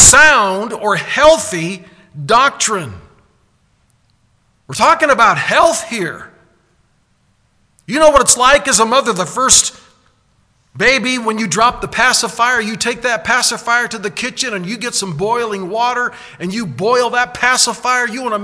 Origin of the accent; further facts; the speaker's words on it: United States; born there; I was born in America like most of you. That makes me an American.